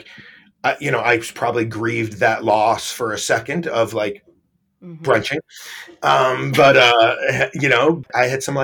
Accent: Massachusetts, United States; Quick on me, I grew up in Massachusetts, in suburban Massachusetts

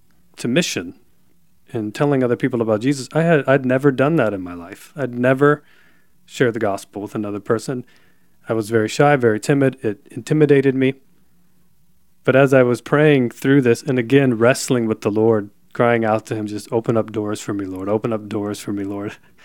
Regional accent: United States; One was English, one was German. Obviously, I was from America.

